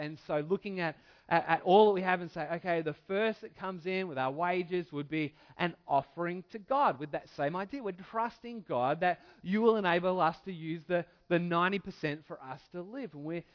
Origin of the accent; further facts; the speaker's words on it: Australia; because I'm Australian